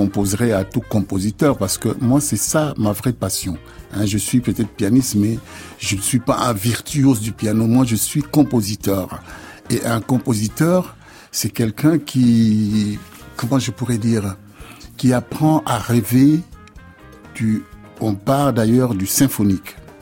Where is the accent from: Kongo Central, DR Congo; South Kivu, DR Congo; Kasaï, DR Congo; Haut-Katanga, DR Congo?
Kongo Central, DR Congo; Lufutoto; born there; Moi, je suis né à Lufutoto. C'est pendant un voyage que ma mère faisait.